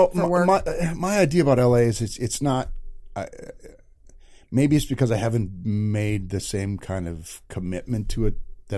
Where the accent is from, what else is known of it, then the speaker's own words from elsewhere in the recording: Minot, North Dakota, United States; I'm from Minot, which is like on the other side of the state.